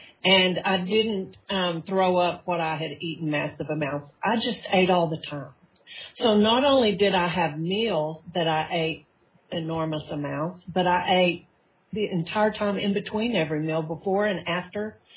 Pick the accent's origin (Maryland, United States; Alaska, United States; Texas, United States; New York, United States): Texas, United States; now in Bay Area, United States; I'm sure you can tell from my accent, however, I'm from the Panhandle of Texas originally. I've been here 4.5 years.